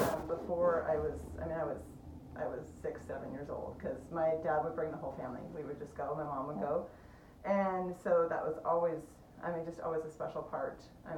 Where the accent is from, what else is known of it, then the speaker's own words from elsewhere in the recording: Minnesota, United States; born there; I was born in Minnesota, and have all kinds of family back there. Was adopted by my parents.